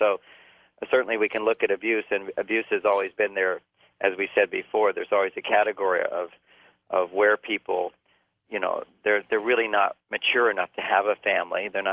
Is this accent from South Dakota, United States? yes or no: no; Houston, Texas, United States; I know that's a concern growing up in Houston.